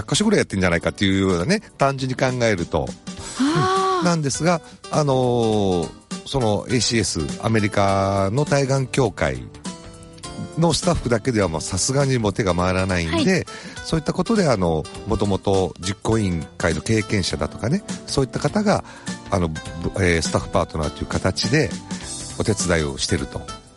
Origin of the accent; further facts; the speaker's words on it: Okazaki, Aichi, Japan; 2010年に地元岡崎で